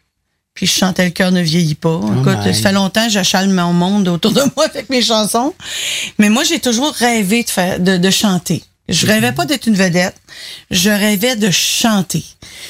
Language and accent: French; Quebec, Canada; c'est à Homerville, juste à côté de Magog.